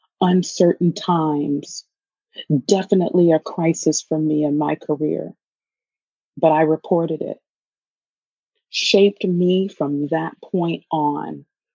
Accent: Pennsylvania, United States; I grew up in Pennsylvania, and it was through all of my, most of my elementary school years from fourth to sixth grade, bullied on a regular basis.

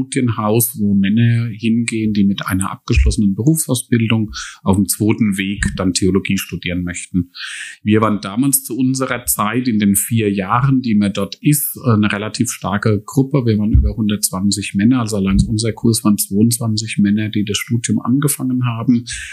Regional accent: Aschaffenburg, Bavaria, Germany; born there; Ich bin gebürtig von Aschaffenburg.

